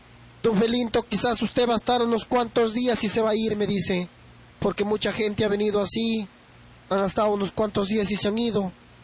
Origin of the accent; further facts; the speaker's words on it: Huancabamba, Piura, Peru; now in Bambamarca, Peru; seguiré trabajando aquí en Bambamarca. Pero si Dios no quiere, quizás me regresaré a mi tierra de Huancabamba a trabajar todos los días.